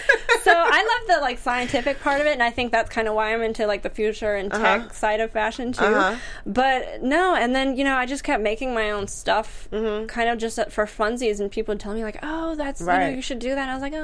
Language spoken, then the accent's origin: English; Midwest, United States; No, I grew up in the Midwest.